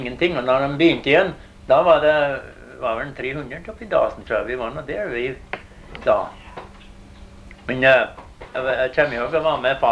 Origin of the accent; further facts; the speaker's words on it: Madison, Wisconsin, United States; så er jeg fra Madison, Wisconsin